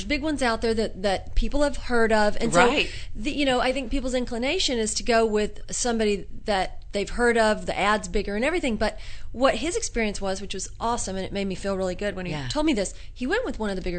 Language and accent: English; Memphis, Tennessee, United States; I have my family, I'm from Memphis, and you know, my cousins live in Mississippi and Tennessee